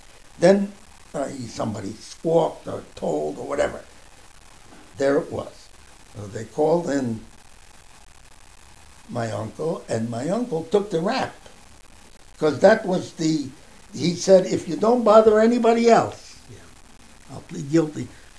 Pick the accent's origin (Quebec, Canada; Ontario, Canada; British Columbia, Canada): Quebec, Canada; Montreal; moved away; when we came from Montreal, we knew a lot of French.